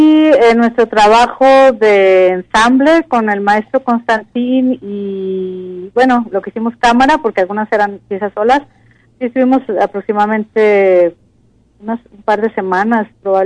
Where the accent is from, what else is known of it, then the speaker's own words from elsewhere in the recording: Jalisco, Mexico; Como jaliscienses, como mexicanos, como nuestra identidad